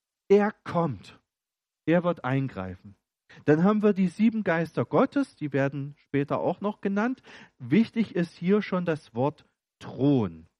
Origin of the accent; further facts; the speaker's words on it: East Germany, Germany; bin ja aufgewachsen in der DDR